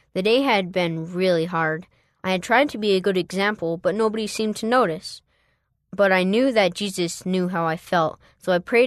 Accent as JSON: {"language": "English", "country": "South Korea", "said": "Annyeong Chinggudul, which means hello friends in Korean. … from South Korea."}